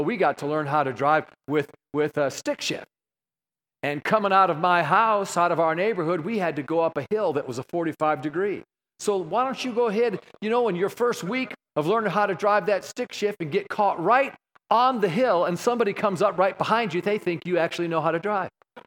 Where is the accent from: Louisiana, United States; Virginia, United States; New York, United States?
New York, United States; I grew up in Western New York. And, you know, we grew up north of Buffalo